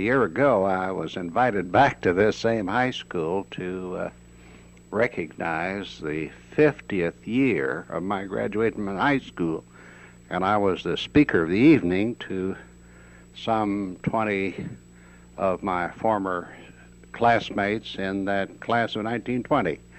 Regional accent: Fort Scott, Kansas, United States; also born or lived in Columbus / Girard; Well, I was born in Fort Scott, Kansas on January the 4th, 1903. And I did start to school at Fort Scott beginning, and then moved to Columbus, Kansas, where I lived with my parents and entered high school.

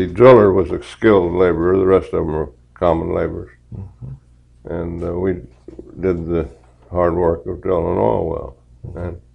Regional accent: Oklahoma, United States; also born or lived in Tennessee; he was from Tennessee, and I was born in Tennessee, and he got caught up in the crash of the 1920. And we came out, and he worked in the oil fields, and we would move with him from wherever he worked. So I've lived in a lot of the small towns in Oklahoma.

